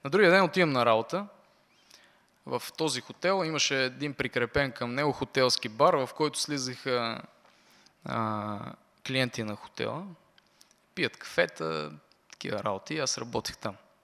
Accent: Vidin, Vidin Province, Bulgaria; now in Sofia, Bulgaria; В Видин, аз съм от Видин. Родом съм от Видин, сега живеем в София с моето семейство.

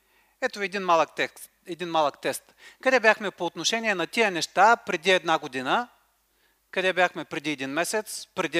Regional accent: Gorna Oryahovitsa, Veliko Tarnovo Province, Bulgaria; Отидохме в моя роден град Горна Оряховица

